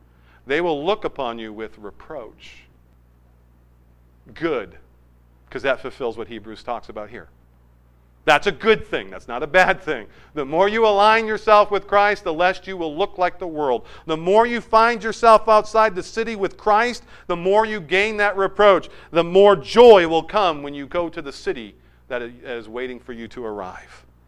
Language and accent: English; Manchester, North West England, United Kingdom; Many of you know that I grew up in Manchester. It's pretty much the city of my childhood all the way into my early adulthood.